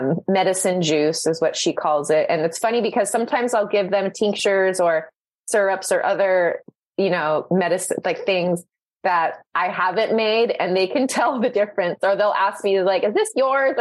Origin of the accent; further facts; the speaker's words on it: Hawaii, United States; now in California, United States; And then we moved to Hawaii when I was about two. So I grew up in Hawaii, but it's so great to come back to California and feel like I have a home here as well.